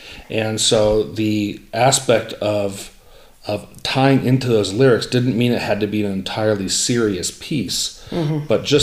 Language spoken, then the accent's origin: English; Ames, Iowa, United States; born there; And Kathy, she was born in Mount Pleasant, and I was born in Ames. We both lived here probably for a while, and then we both ended up out in Los Angeles area.